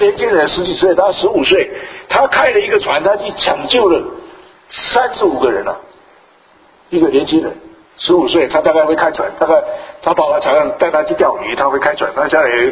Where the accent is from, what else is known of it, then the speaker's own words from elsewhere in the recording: China; 特别我们中国人都是很棒的